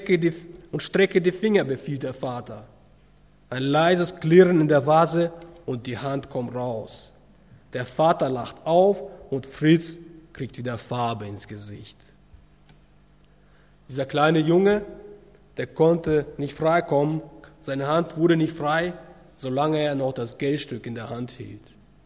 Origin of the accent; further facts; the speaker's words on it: Bielefeld, North Rhine-Westphalia, Germany; moved away as an adult; now in Bad Reichenhall, Germany; Als Familie kommen wir aus Ostwestfalen, aus der Gegend von Bielefeld. Und wir haben unsere ganze Familie dort gelassen. Unsere Verwandten sind alle dort. Und wir sind hierher gekommen, wir sind nach Bad Reichenhall gegangen